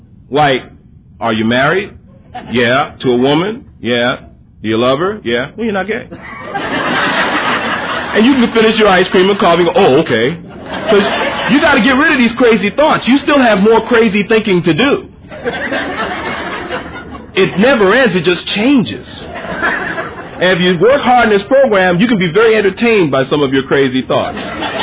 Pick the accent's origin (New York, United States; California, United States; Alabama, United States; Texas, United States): New York, United States; Now, I'm from New York.